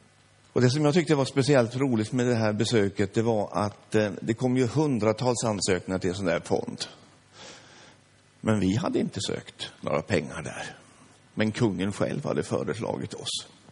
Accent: Hedeviken, Jämtland County, Sweden; also born or lived in Lorås / Funäs; jag har mina rötter här. Att jag är född i Lorås, Hammerdal. Men sen när jag var halvår så flyttade vi till Funäs i Matnäset. Och nej, däremellan till Mo i Trångsviken och sen Funäs Matnäset. Och sen Hedeviken. Jag bodde 5 år

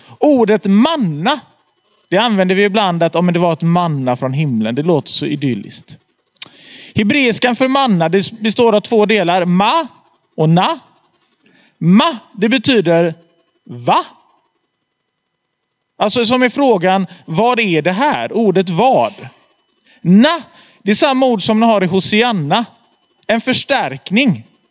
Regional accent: Gothenburg, Västra Götaland County, Sweden; Jag är göteborgare till kropp, själ och ande.

